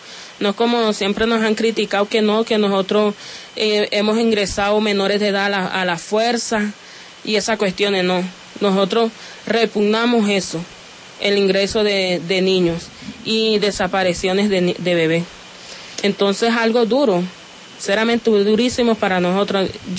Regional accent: La Guajira, Colombia; Nosotros nos venimos desplazados de La Guajira para Varas Blancas, buscando un rumbo mejor.

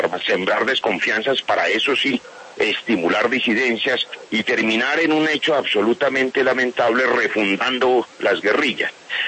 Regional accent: Colombia

